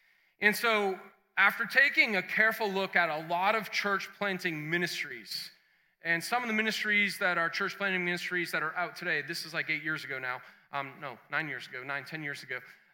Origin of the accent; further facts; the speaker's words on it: Boston, Massachusetts, United States; I am a New Englander. Okay, I'm from Boston